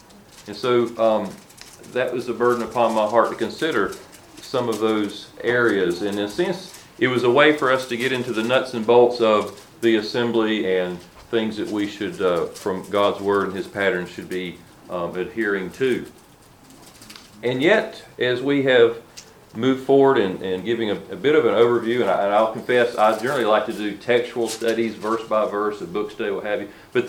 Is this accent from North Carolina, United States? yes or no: yes; North Carolina, United States; For wherever our assembly is that we fellowship in, and we're from Central North Carolina, the assembly should ask themselves, are we a Spirit-led assembly?